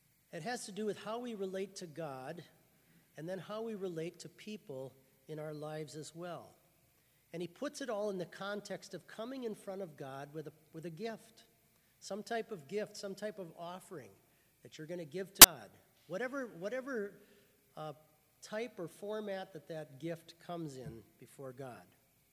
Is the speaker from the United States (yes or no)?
yes; Mankato, Minnesota, United States; When I was 35, I came back and moved back here to my hometown. I moved back to Mankato.